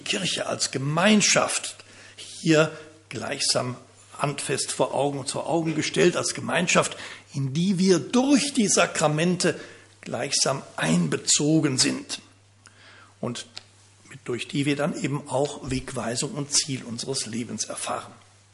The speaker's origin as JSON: {"language": "German", "town": "Bonn", "region": "North Rhine-Westphalia", "country": "Germany", "said": "mir als Rheinländer geboren in Bonn"}